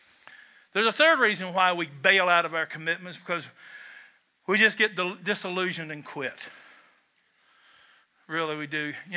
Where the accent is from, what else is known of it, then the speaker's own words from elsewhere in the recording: Kentucky, United States; I'm from Kentucky, where this is indeed a spiritual gift.